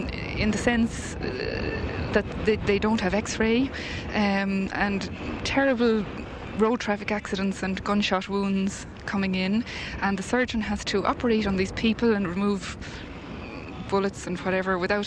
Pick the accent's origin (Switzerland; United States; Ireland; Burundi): Ireland; Dublin, Leinster; now in Naas, Ireland; I'm from Dublin, living in Naas.